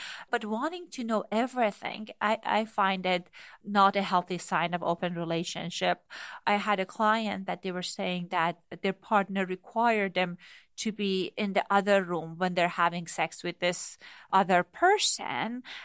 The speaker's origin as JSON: {"language": "English", "country": "Iran", "tie": "born or raised there", "said": "I grew up in Iran."}